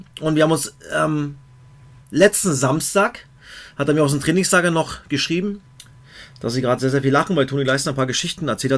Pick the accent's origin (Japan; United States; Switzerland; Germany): Germany; Merzdorf, Brandenburg; Aus meinem Heimatdorf Merzdorf, aus Cottbus.